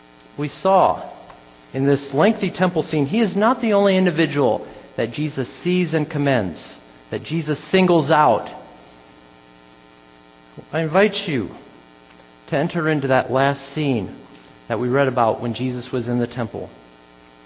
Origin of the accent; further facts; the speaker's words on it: Elkhart, Indiana, United States; I'm planting a church in my hometown, Elkhart, and I'm seeking financial partners.